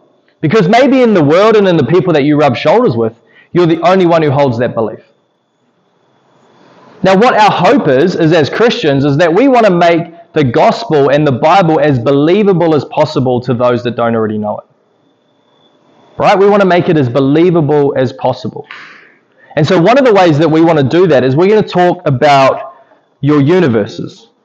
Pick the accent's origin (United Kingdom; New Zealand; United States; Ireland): New Zealand; But I'm not going to admit to that because I'm a Kiwi.